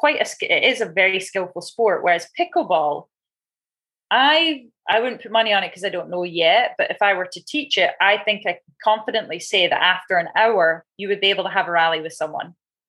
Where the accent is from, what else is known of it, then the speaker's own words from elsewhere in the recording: Scotland, United Kingdom; I mean, being Scottish, okay, obviously has to be someone Scottish.